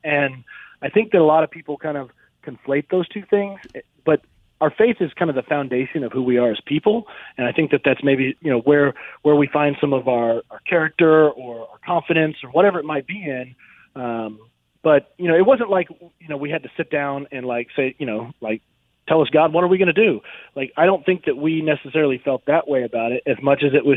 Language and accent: English; Oklahoma, United States; You know, we grew up in church, and I mean, for crying out loud, Richard, we're from Oklahoma.